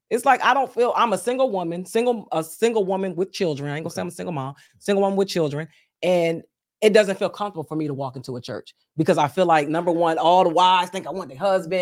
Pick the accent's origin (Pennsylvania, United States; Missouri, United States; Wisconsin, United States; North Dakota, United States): Pennsylvania, United States; Bristol; I do two big events in my hometown of Bristol, Pennsylvania every year.